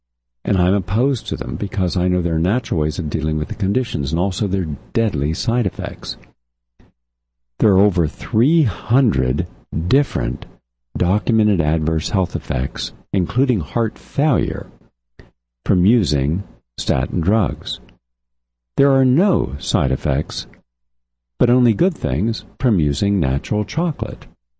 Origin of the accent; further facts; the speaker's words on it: the South, United States; I grew up in the South. We love kale.